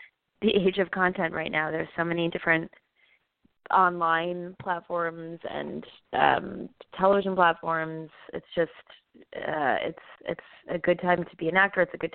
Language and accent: English; Minneapolis, Minnesota, United States; Well, I was raised in Minneapolis, Minnesota.